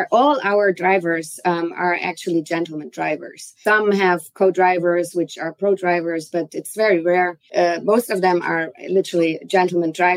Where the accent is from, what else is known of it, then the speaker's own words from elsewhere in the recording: Frankfurt, Hesse, Germany; English is a second language; I'm originally from Germany, Frankfurt. I grew up there, but since I was a little child, I always told my parents, I think I don't want to live in Germany. I want to live abroad